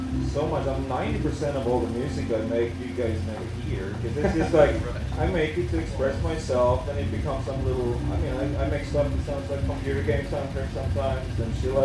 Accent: Sweden; English is a second language; I grew up in Sweden, a very small little rural village, I'd say, you know?

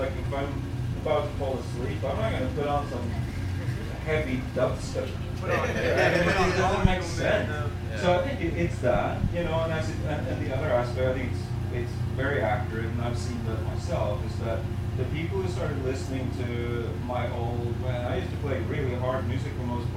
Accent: Sweden; English is a second language; I grew up in Sweden, a very small little rural village, I'd say, you know?

